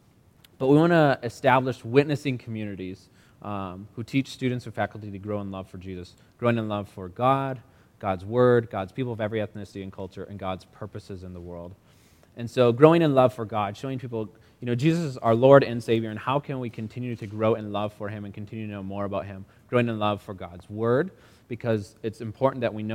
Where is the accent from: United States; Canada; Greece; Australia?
United States; Wisconsin; I grew up here in Wisconsin, so this isn't too far from home for me. I grew up in southern Wisconsin.